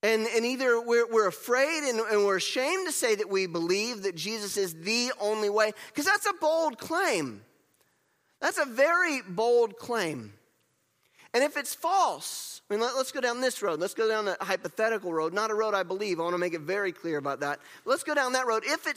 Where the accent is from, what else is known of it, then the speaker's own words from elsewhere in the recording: North Carolina, United States; now in Ohio, United States; I mean, we don't have any beaches here in Ohio, but I grew up in North Carolina.